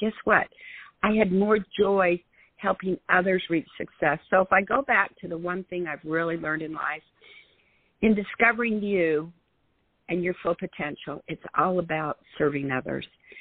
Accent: Salt Lake City, Utah, United States; To give you a little of my background, I grew up in Salt Lake City, Utah.

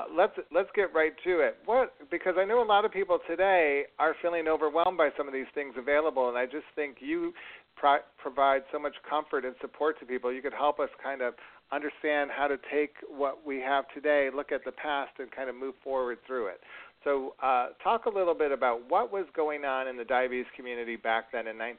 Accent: Rochester, New York, United States; she's from my hometown of Rochester, New York

